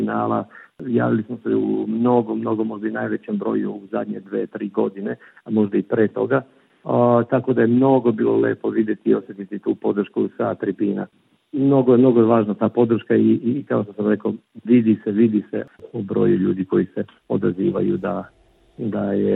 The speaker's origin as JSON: {"language": "Serbian", "country": "Montenegro", "moved": "as an adult", "lives_now": "Australia", "said": "Da, dolazim iz Crne Gore"}